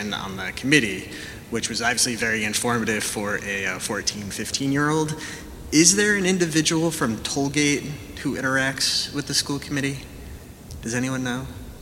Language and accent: English; Burrillville, Rhode Island, United States; I grew up in Burrillville where there is seven members.